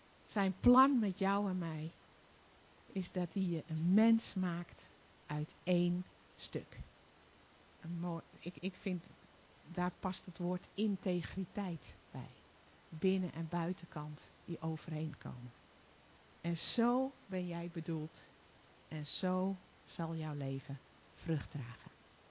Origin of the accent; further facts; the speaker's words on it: Amsterdam, North Holland, Netherlands; En dan moet ik even als Amsterdammer, begeef ik me op glad ijs.